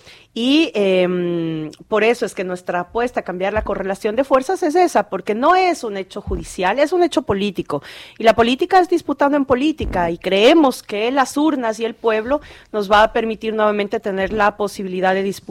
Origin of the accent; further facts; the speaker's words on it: Otavalo, Imbabura, Ecuador; also born or lived in Quito; Yo nací en Quito, pero crecí ahí en Otavalo.